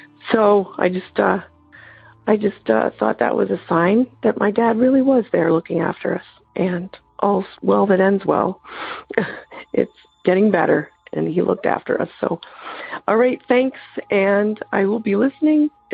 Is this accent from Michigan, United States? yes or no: yes; Canton, Michigan, United States; I'm from Michigan, Canton, Michigan.